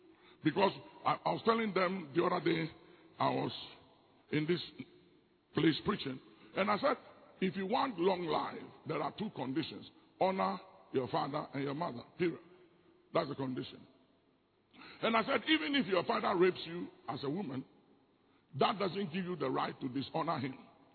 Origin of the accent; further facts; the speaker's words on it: Ghana; And as a matter of fact, I'm a Ghanaian. I come from another country and a different tribe and society.